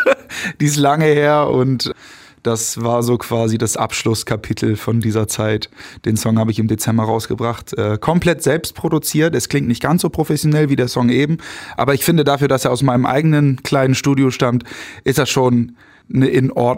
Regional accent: Vlotho, North Rhine-Westphalia, Germany; Ich komme aus Flotho.

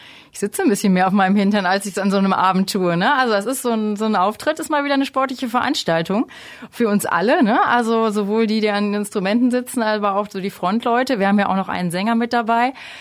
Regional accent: Lübbecke, North Rhine-Westphalia, Germany; Ich komme aus Lübbecke. Also Kreis Minden-Lübbecke, ein bisschen angereist hierhin

